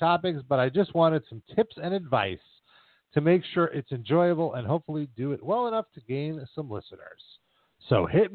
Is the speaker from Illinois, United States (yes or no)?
yes; Chicago, Illinois, United States; I'm from Chicago, and I'm a new listener, maybe like 20 episodes new.